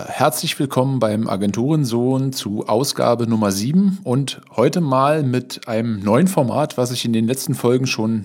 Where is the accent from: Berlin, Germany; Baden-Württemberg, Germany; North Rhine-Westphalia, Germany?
Berlin, Germany; Wir kommen beide aus Berlin.